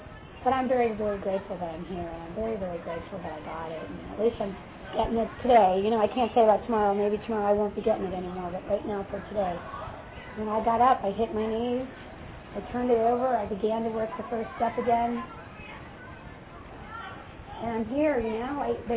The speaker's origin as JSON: {"language": "English", "town": "Bradford", "region": "Pennsylvania", "country": "United States", "tie": "born or raised there", "said": "I grew up pretty close here. I grew up in Bradford, Pennsylvania."}